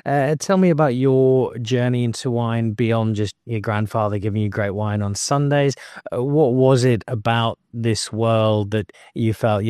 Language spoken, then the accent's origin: English; Belfast, Northern Ireland, United Kingdom; born there; I was born in Belfast